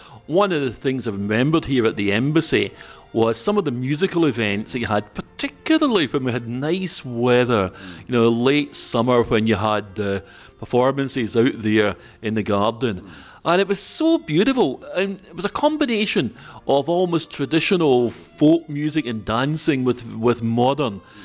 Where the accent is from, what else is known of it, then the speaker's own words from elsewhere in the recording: Scotland, United Kingdom; Here I am from Scotland.